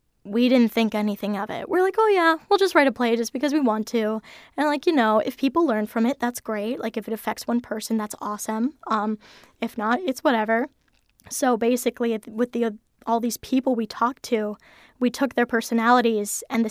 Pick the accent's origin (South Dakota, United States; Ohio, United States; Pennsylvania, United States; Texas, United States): Ohio, United States; Warren; which isn't too far from my hometown of Warren.